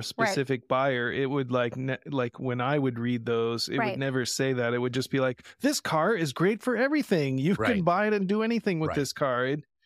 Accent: Indiana, United States; I'm from Indiana.

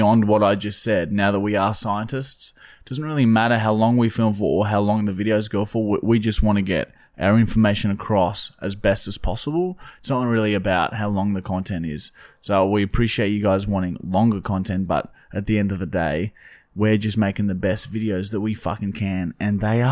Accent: Toowoomba, Queensland, Australia; now in Brisbane, Australia; Anyway, so I moved from Toowoomba to Brisbane

